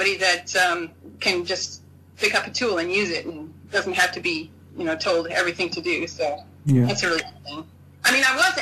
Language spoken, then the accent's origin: English; United States; But anyway, I'm an American, so I get to say that.